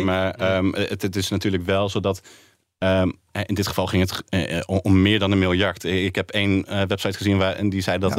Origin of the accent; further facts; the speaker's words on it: North Brabant, Netherlands; ik kom uit Brabant, dus dan kan ik dat zeggen natuurlijk.